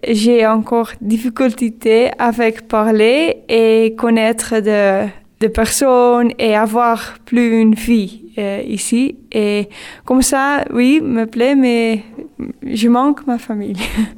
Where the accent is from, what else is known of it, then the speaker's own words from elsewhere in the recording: Netherlands; French is a second language; Je suis des Pays-Bas. Moi je suis d'une région en Pays-Bas donc nous sommes très ouvert